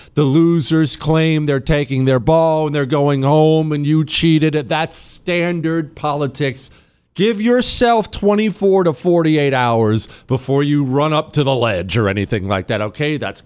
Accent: Iowa, United States; Jesse, I grew up in Iowa.

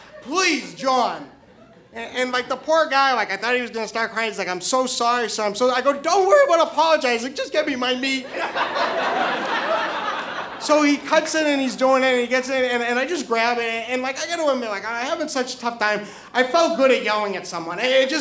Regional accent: New Hampshire, United States; I am originally from New Hampshire.

